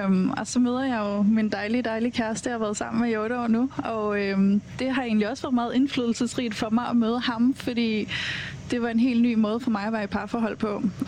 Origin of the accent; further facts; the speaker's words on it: Copenhagen, Capital Region of Denmark, Denmark; som københavner